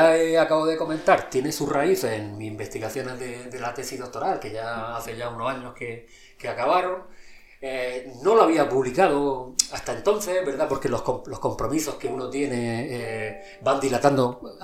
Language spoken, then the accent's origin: Spanish; Almería, Andalusia, Spain; yo soy natural de Almería, y yo no tenía conocimiento de cómo se había construido.